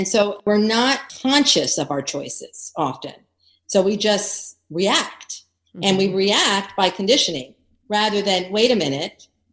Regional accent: Greece; I grew up in Greece, and in Greece, you know, I have long blonde hair at the time as a kid, right? Green eyes. I looked different.

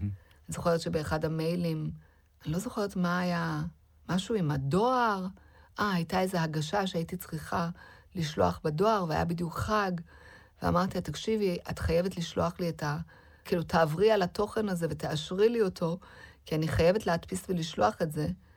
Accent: Tehran, Tehran Province, Iran; now in Israel; והיא בזמנו קודם לכן גרה בשכונה שגדלתי בה גם אני

